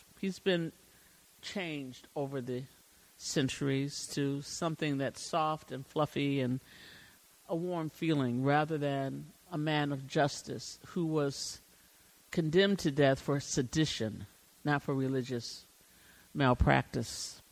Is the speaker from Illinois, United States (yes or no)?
yes; Chicago, Illinois, United States; these examples are outside of my experience growing up in Chicago.